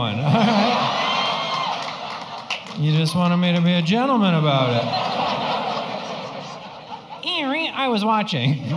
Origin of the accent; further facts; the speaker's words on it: Wisconsin, United States; Yeah, I grew up in Wisconsin, yeah.